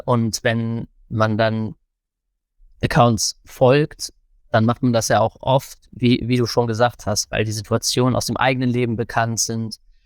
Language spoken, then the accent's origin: German; Cologne, North Rhine-Westphalia, Germany; aber ich bin ja aus Köln